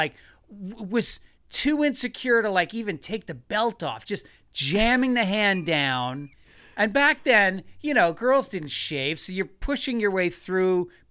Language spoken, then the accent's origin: English; New York, United States; I grew up in New York, so we used to drink outside at night in the winter.